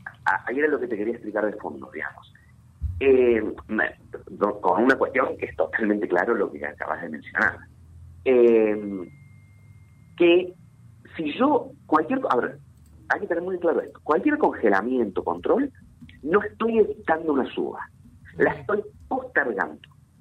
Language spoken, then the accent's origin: Spanish; Río Cuarto, Córdoba, Argentina; Más en el interior. Yo soy de Río Cuarto, ustedes son de Paraná, donde todos estos acuerdos de precios llegan muchísimo menos de lo que llegan a Buenos Aires.